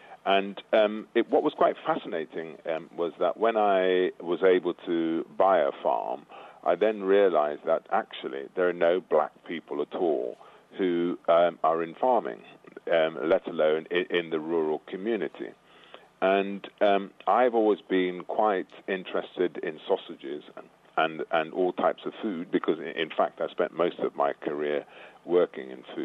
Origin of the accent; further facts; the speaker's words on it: Birmingham, West Midlands, United Kingdom; also born or lived in Clarendon, Jamaica; I was born in Clarendon, Jamaica, and my parents came to this country in the 50s, and they went to where the work was, and that, all too often that meant the bigger cities. So I was brought up in Birmingham. In fact, I'm from a family of 11